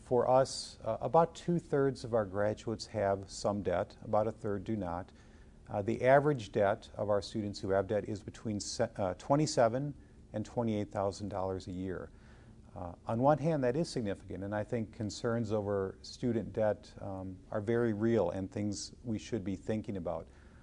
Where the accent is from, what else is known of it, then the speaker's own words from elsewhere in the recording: Wisconsin, United States; I grew up in Wisconsin. Neither of my parents finished high school. So I'm a first-generation college student.